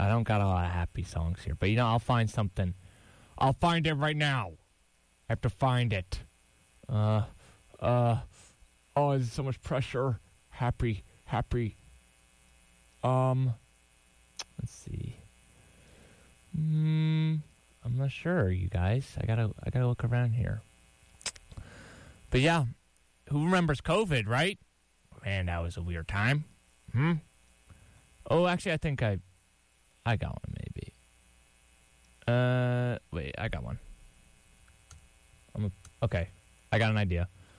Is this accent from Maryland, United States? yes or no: no; Long Island, New York, United States; you know, I'm from Long Island, you know, we'd be riding the bikes around the trails, you know, going to the beach